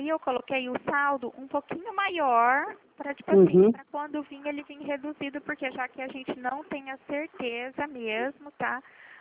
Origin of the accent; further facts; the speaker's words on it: Pirassununga, São Paulo, Brazil; Eu sou aqui de Pirassununga